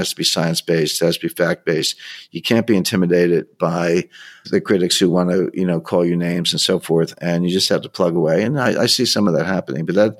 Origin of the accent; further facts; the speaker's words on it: United States; If you want to say America first, which I'm an American, so I'm okay with that.